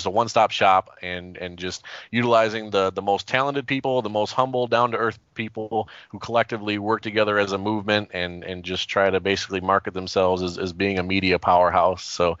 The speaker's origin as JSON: {"language": "English", "town": "Toledo", "region": "Ohio", "country": "United States", "tie": "born or raised there", "said": "I'm originally from Toledo, Ohio. That's my hometown."}